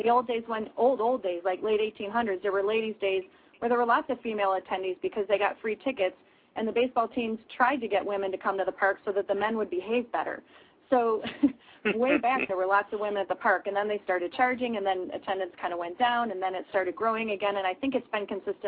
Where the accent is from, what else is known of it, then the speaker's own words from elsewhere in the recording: Detroit, Michigan, United States; I was born and raised in Detroit. Then I lived in Minneapolis for a little while, so I like the Twins, and now I love the Mariners too.